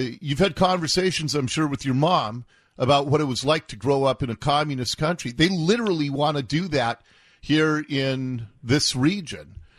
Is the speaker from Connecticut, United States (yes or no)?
no; Seattle, Washington, United States; like you, I grew up here in Seattle, and it scares me to death to see what's happening to our city.